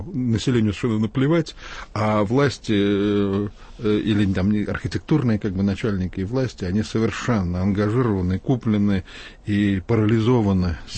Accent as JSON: {"language": "Russian", "region": "Saint Petersburg", "country": "Russia", "tie": "born or raised there", "said": "Я сам питерец, я родился в том доме, где Пушкин писал «Медный всадник»"}